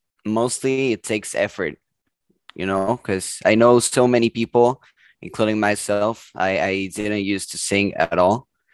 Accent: Mexico City, Mexico; now in Los Angeles, United States; I'm from Mexico City.

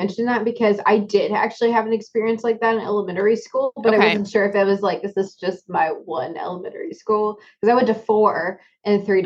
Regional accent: England, United Kingdom; born there; moved away; also born or lived in Florida / Georgia / Japan; Because I moved around so much, so yeah, I was born in England.

